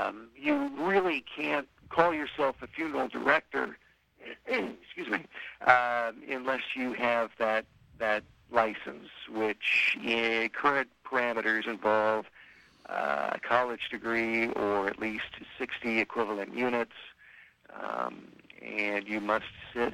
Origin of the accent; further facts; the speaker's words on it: Santa Maria, California, United States; I came to work in Bakersfield, actually. I was born and raised in Santa Maria.